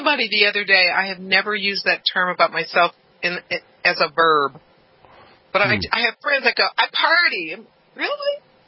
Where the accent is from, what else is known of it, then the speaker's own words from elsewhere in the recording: Los Angeles, California, United States; And then, I was raised in South Central, too